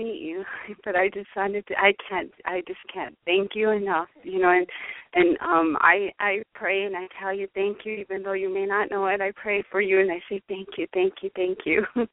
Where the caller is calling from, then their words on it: Arizona, United States; I'm calling from Arizona.